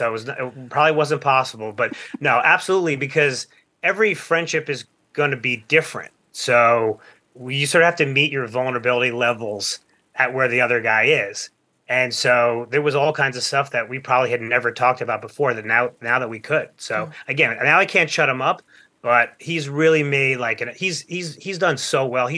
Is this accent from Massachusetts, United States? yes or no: no; Plainview, New York, United States; so first of all, we're from Long Island, a town called Plainview.